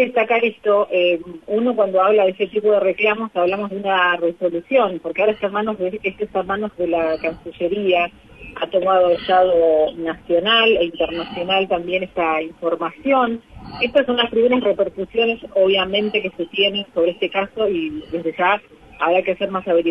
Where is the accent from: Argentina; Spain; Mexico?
Argentina; Tierra del Fuego; para nosotros, para los fueguinos, es realmente relevante esta información